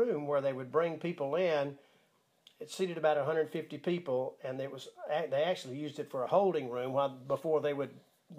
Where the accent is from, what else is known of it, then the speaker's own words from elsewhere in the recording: Florida, United States; now in Nashville, United States; Yeah, near Gainesville.